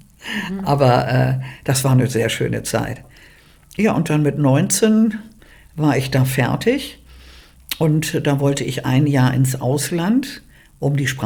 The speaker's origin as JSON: {"language": "German", "town": "Bergedorf", "region": "Hamburg", "country": "Germany", "tie": "born there", "said": "Also, ich bin in Bergedorf geboren."}